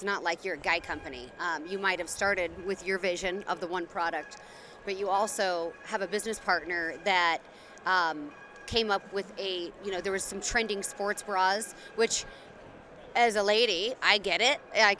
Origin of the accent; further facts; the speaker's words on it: Oregon, United States; I'm from Oregon.